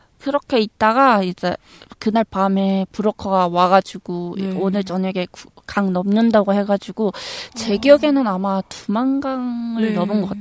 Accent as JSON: {"language": "Korean", "country": "North Korea"}